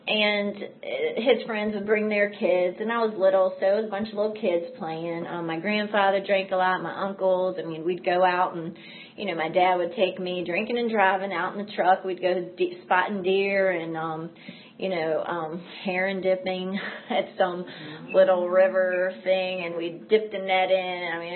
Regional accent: Hopewell, Virginia, United States; so I grew up a little south, further south of Chester. I grew up in Hopewell.

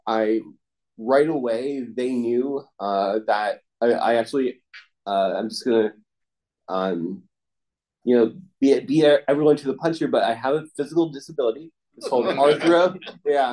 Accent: Falls Church, Virginia, United States; born there; so I was born in Falls Church, Virginia. So honestly like an hour and a half roughly time or place excuse me place from here up in Northern Virginia.

